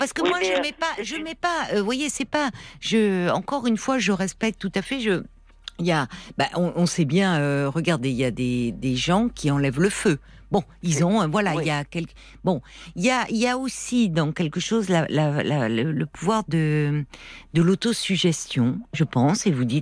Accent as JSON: {"language": "French", "region": "Nouvelle-Aquitaine", "country": "France", "said": "je viens de la Corrèze, région reculée, où il y a beaucoup des guérisseurs"}